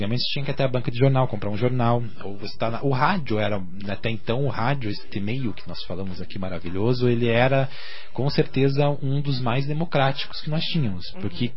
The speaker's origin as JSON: {"language": "Portuguese", "town": "Paranaguá", "region": "Paraná", "country": "Brazil", "said": "que eu sou bagrinho, sou de Paranaguá, e mantenho a minha ligação forte com a cidade, minha família ainda mora lá"}